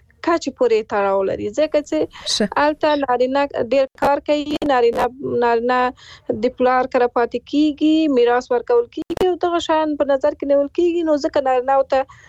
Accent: Afghanistan; زه په افغانستان کې پیدا شوی او لوی شوی یم،

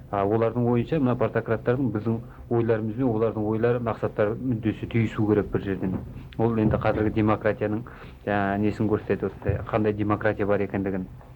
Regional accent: West Kazakhstan Region, Kazakhstan; now in Almaty, Kazakhstan; Мен де осы Алматыға келгеніме көп болған жоқ. Туған жерім Орал облысы, сол Қаратөбе ауданында тудым. 10 жылдық мектепті сол қаладан бітірдім.

